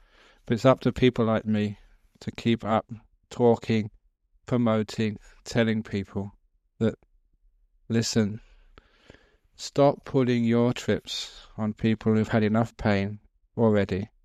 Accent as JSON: {"language": "English", "region": "England", "country": "United Kingdom", "said": "I never served obviously in an army because I came from England. They weren't part of the Vietnam War."}